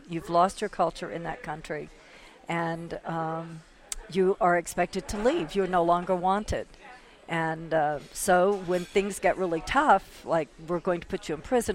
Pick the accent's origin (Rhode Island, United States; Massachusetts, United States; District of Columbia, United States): District of Columbia, United States; Washington; now in Santa Fe, United States; I come from Washington, D.C. before I moved to Santa Fe. That's where I lived